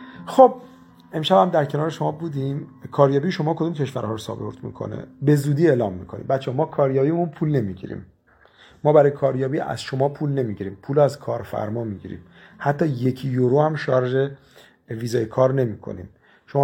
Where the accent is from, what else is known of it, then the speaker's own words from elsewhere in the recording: Iran; ما به جرم اینکه ایرانی هستیم، یعنی ما تو ایران به دنیا اومدیم،